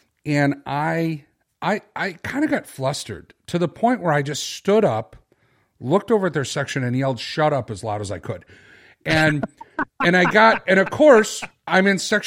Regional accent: Philadelphia, Pennsylvania, United States; Meanwhile, that was just business as usual for the guys from Philly. We just play like we're from the Metro YMCA. I mean, it was just like completely, I grew up in the city.

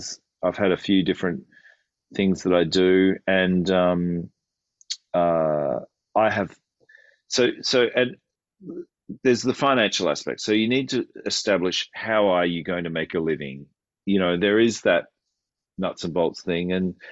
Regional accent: Australia; You know, I came from Australia and great play, there are great players here

